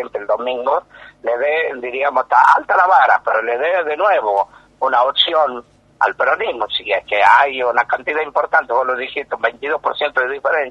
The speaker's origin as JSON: {"language": "Spanish", "region": "Tucumán", "country": "Argentina", "said": "A nosotros como tucumanos nos hubiese gustado"}